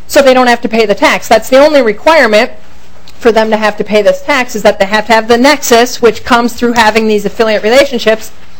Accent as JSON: {"language": "English", "town": "Maple Grove", "region": "Minnesota", "country": "United States", "said": "I'm from Maple Grove, and I am opposed to the affiliate nexus tax."}